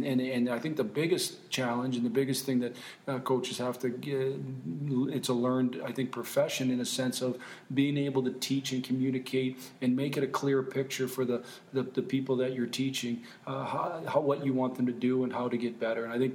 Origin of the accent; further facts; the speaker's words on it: Michigan, United States; I grew up in Michigan, and I had the opportunity to go to a couple of those